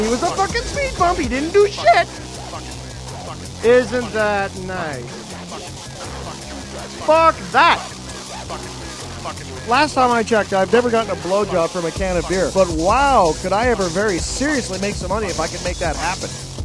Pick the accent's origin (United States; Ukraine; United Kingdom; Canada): Canada; born there; It's not my fault I was born in Canada. It's nice. I like it here, but it's not my fault.